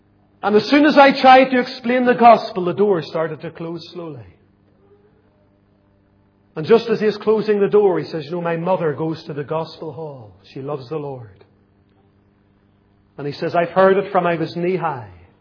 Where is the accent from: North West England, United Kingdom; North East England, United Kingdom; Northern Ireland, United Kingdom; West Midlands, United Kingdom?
Northern Ireland, United Kingdom; Lisburn; I can think of the home that I was brought up in Lisburn.